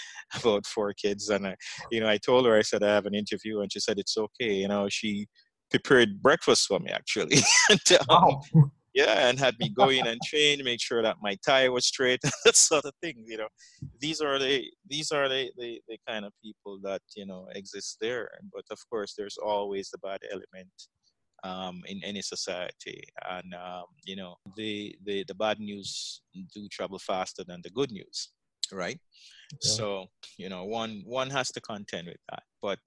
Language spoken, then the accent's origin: English; Jamaica; as a Jamaican, I may not be able to enter, but foreigners can.